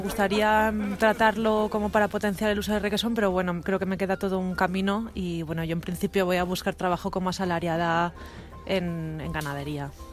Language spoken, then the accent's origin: Spanish; Alicante, Valencian Community, Spain; now in Biscay, Spain; vengo de Alicante. Llevo 3 años aquí en Vizcaya